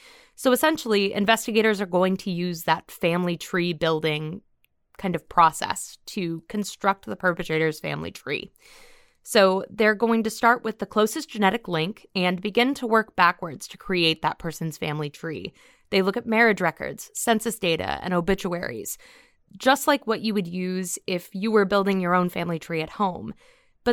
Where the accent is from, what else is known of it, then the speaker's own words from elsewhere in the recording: Fort Wayne, Indiana, United States; One such case occurred very near to where I grew up in Fort Wayne, Indiana.